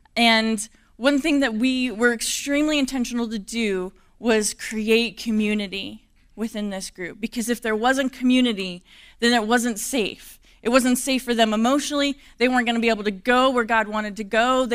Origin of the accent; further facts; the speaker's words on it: Wyoming, United States; And my husband grew up in Wyoming. I grew up in Wyoming. And other than a couple little stints outside of Wyoming, that's been our home.